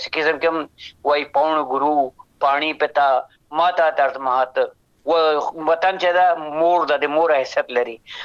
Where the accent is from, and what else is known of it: Afghanistan; born or raised there